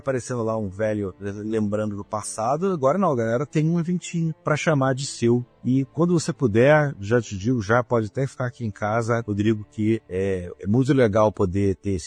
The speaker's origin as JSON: {"language": "Portuguese", "region": "Rio de Janeiro", "country": "Brazil", "tie": "born or raised there", "said": "na minha cidade natal, o Rio de Janeiro."}